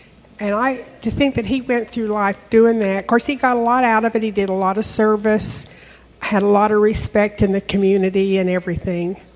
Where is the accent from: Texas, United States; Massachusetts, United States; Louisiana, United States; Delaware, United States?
Texas, United States; Dallas; from Dallas.